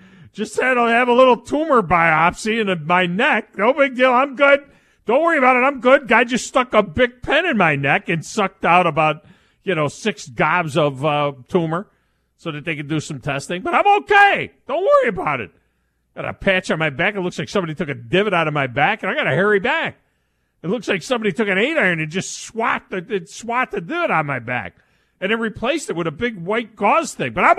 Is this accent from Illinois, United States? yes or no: no; Watkins Glen, New York, United States; I'm not a huge road course guy, even though I grew up near Watkins Glen.